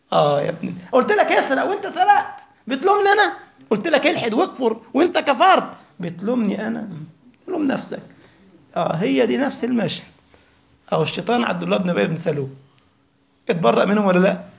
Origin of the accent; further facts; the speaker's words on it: Egypt; يعني عندنا في مصر أذكر في الثمانينات كنا ذهبنا إلى رحلة مدرسية في شبه جزيرة سيناء في العريش ورفح